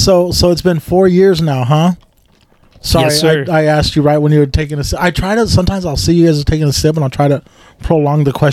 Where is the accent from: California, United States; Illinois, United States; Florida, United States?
California, United States; Bakersfield; Yeah, I grew up in Bakersfield, yeah.